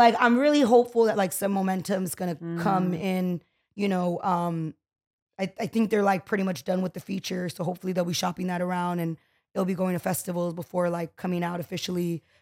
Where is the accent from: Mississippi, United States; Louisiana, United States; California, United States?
California, United States; Montebello; I grew up in Montebello.